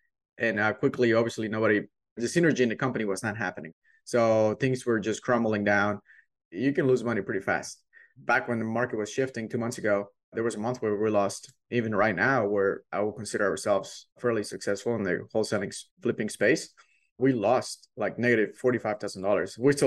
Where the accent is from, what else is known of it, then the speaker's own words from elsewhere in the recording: Mexico; English is a second language; moved away; also born or lived in Ireland; Like, entrepreneurship is not really a topic spoken about a lot in growing up in Mexico. So I was an employee, right? When I was in Ireland, I was an employee.